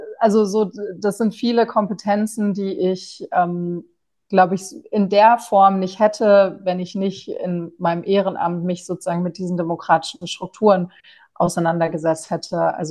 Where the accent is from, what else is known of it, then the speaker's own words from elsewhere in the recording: North Rhine-Westphalia, Germany; also ich komme aus dem Münsterland, was jetzt keine klassische Grenzregion ist, aber die Niederlande sind sehr nah.